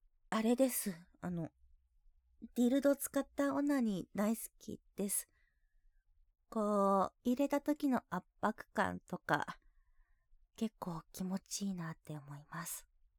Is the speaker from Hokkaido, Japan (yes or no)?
yes; Hokkaido, Japan; 出身地は北海道です。